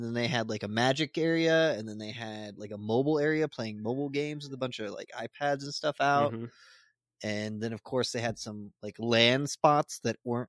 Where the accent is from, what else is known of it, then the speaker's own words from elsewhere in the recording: Denver, Colorado, United States; I want to make sure I enjoyed it, and it allowed me to do it in my hometown without having to pay to go somewhere.